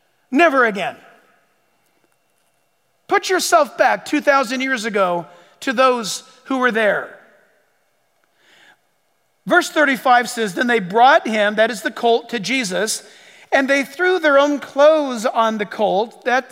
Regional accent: United States; I'm an American through and through. I was born and raised here.

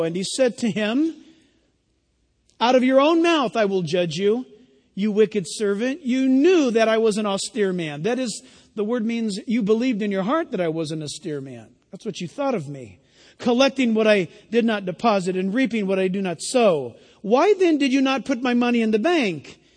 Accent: San Diego, California, United States; I was born and raised in San Diego where the fog was, you know, dangerous enough.

